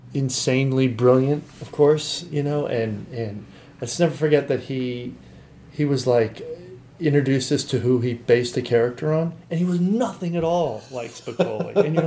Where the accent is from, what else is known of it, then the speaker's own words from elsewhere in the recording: Santa Barbara, California, United States; I grew up in Santa Barbara.